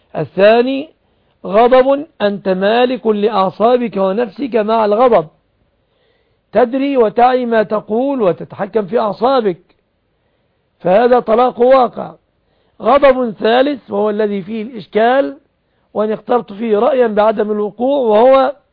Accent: Egypt; وأن يصرف عن بلادنا مصر

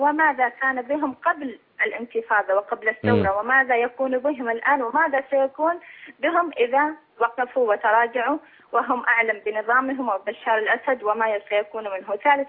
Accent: Syria; now in Saudi Arabia; انا مواطنه سوريه ومقيمه في السعوديه

